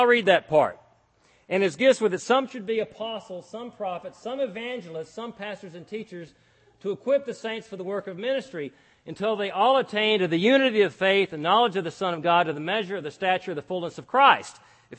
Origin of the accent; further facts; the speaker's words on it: Texas, United States; I'm from Texas. I would never exaggerate.